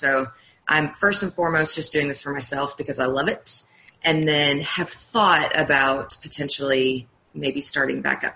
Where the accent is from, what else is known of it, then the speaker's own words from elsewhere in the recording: Austin, Texas, United States; I'm from Austin, Texas.